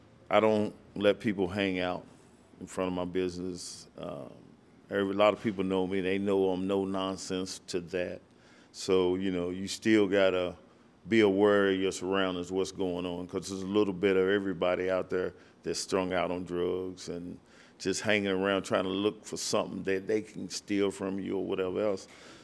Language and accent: English; Charleston, West Virginia, United States; I didn't grow up on the West Side. I grew up on the East End. But my father lived over here on the West Side, and I had a bunch of cousins live over on the West Side. So, and I mean, Charleston ain't that big, you know.